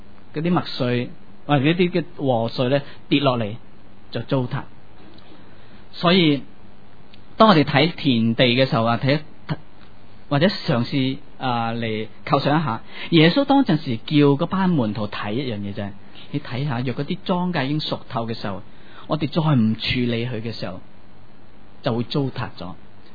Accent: Hong Kong; 我们不在农村长大的香港人可能不太明白是指什么意思

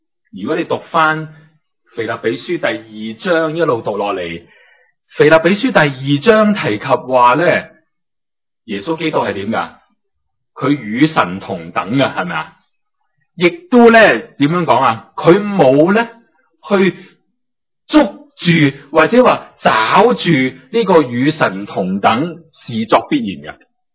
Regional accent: Hong Kong; 佢用我哋广东话讲嗬，搲啲乜呢咁样。即係我哋搲嘢好叻㗎嘛，特别搲钱就好叻㗎嘛，香港人係咪

